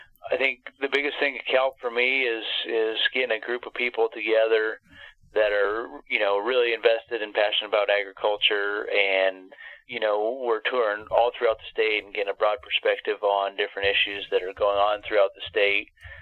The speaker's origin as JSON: {"language": "English", "town": "Palisade", "region": "Colorado", "country": "United States", "tie": "born or raised there", "said": "I'm from Western Colorado. I actually born and raised in Palisades. So I'm back home now. I lived in Montrose for a time. So I'm kind of a Western Colorado guy."}